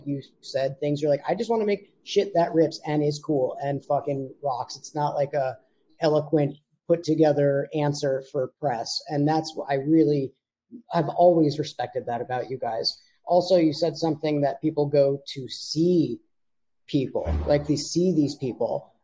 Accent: Tucson, Arizona, United States; because I grew up in Tucson

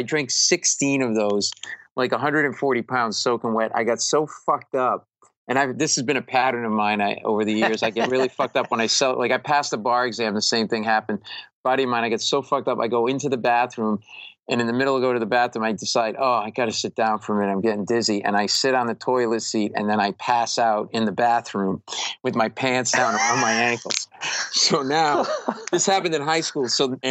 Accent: Rhode Island, United States; because we grew up in Rhode Island, which is a Narragansett brewery named after Narragansett.

